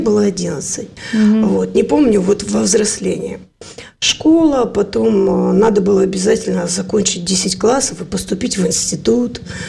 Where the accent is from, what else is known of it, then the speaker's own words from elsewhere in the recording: Krasnoyarsk, Krasnoyarsk Krai, Russia; born there; Родилась в 70-м году, мама работала, я в Красноярске родилась, город Красноярск, она работала на заводе «Красмаш», папа тоже на этом же заводе. Мы жили в каком-то бараке до 3 лет, где не было вообще воды и всего.